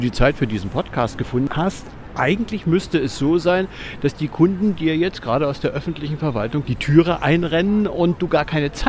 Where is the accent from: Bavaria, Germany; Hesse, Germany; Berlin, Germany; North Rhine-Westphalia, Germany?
Berlin, Germany; Wir laufen hier in Berlin und als Berliner ist man ein bisschen gebeutelt.